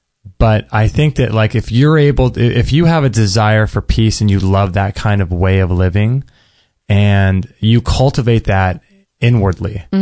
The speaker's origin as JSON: {"language": "English", "town": "Palm Beach", "region": "Florida", "country": "United States", "said": "I'm from Palm Beach, Florida, and just did a first phone consultation with Dr. Bergman."}